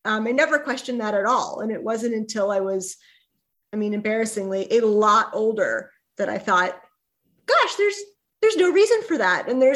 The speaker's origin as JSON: {"language": "English", "town": "San Diego", "region": "California", "country": "United States", "tie": "born or raised there", "said": "And I grew up loving baseball. I grew up in San Diego. I was a huge San Diego Padres fan."}